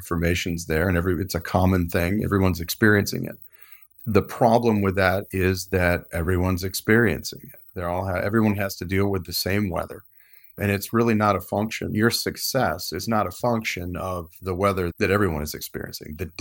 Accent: Adrian, Michigan, United States; I grew up in a little town, Adrian, Michigan.

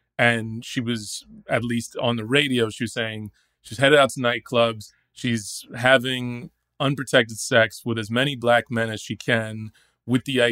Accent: Dallas, Texas, United States; I grew up in Dallas, Texas, and I was in high school in Dallas around the time that the story of CJ grabbed attention in Dallas

